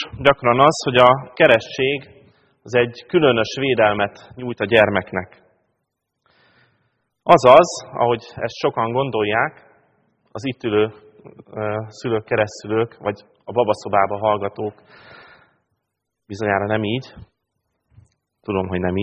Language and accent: Hungarian; Pápa, Veszprém County, Hungary; born there; Tegnap gyülekezeti kiránduláson jártunk Pápán, az én szülővárosomban